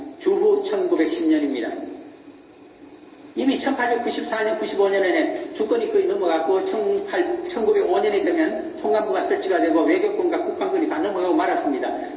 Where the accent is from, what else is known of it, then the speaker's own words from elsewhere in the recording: Gyeongju, North Gyeongsang, South Korea; 저는 원래 경주에서 불성에서 태어났기 때문에 어릴 때 왕릉에도 올라가서 많이 놀았고 특히 경주에 있는 바늘섬 같은 데는 자주 갔습니다.